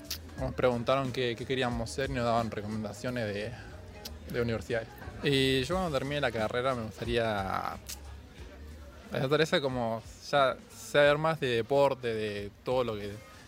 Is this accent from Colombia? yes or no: no; Bernal, Buenos Aires Province, Argentina; tengo 22 años, soy de Quilmes, de Bernal